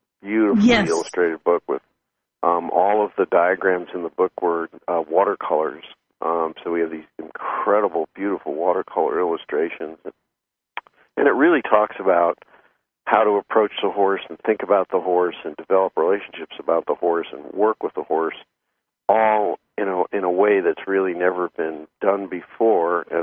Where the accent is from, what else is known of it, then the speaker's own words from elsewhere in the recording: New York City, New York, United States; moved away; I grew up in New York City, so it's not exactly the best place to start, but I went away to camp and then eventually moved out west where I could raise horses and train horses.